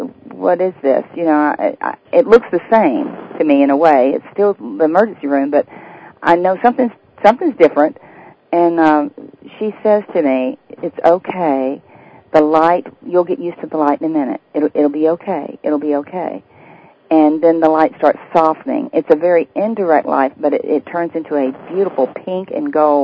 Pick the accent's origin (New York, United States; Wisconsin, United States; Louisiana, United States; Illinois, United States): Louisiana, United States; I was born and raised in Louisiana, and we don't have redwood trees in Louisiana.